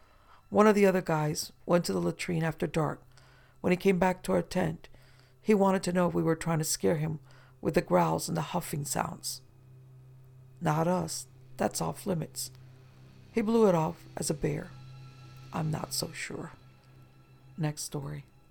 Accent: Dallas, Texas, United States; Did I mention I'm from Dallas, and it's flat and not that far above sea level?

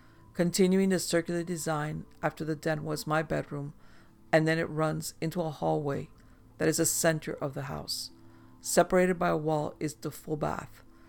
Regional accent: Memphis, Tennessee, United States; now in Atlanta, United States; I now live in Atlanta. I grew up on Fox Street in Memphis, Tennessee.

